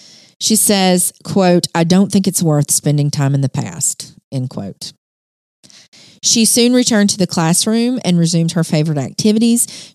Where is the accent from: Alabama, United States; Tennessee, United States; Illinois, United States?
Alabama, United States; accent: Southern; but I am from Alabama. The Southern accent is there.